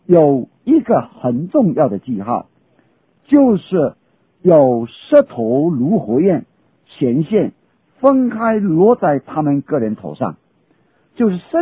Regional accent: Xinghua, Fujian, China; first language Xinghua; Chinese is a second language; 比方说我今天我的母语是讲兴化话，福建的兴化

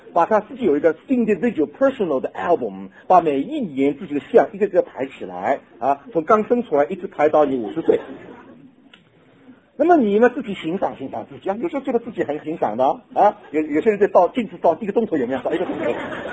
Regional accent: Guangdong, China; 我们广东人叫太太叫老婆啊

